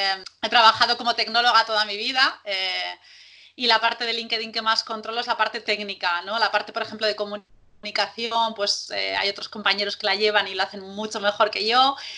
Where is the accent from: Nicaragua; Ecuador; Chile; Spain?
Spain; Bilbao, Basque Country; yo soy de Bilbao, soy del norte de España